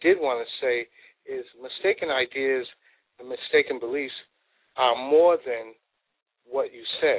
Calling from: New York, United States; I'm New York.

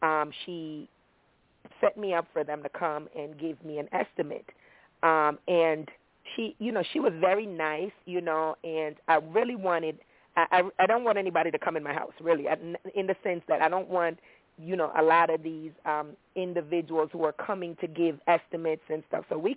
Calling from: Maryland, United States; I'm calling from Maryland.

